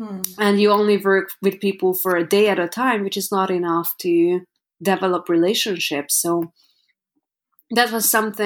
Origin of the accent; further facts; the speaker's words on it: Hungary; moved away as an adult; also born or lived in Paris; I was born and raised in Hungary, and when I was 18, I got into fashion modeling. I moved to Paris